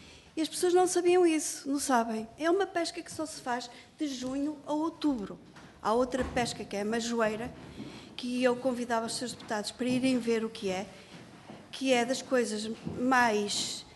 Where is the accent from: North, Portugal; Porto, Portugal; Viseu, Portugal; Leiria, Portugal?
North, Portugal; Espinho; sou de Espinho, conheço a arte de chávega.